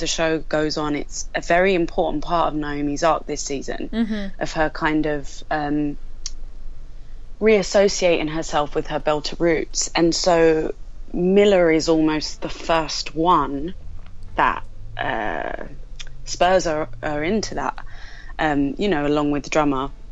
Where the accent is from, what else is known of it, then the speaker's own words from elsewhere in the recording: London, United Kingdom; accent: East London; I get to keep my East London accent.